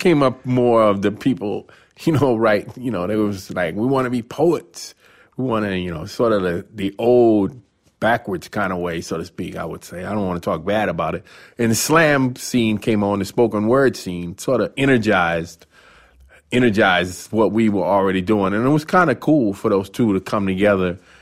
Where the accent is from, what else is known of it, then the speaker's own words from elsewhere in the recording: Washington, District of Columbia, United States; I grew up in Washington, D.C., northeast uptown, black neighborhood.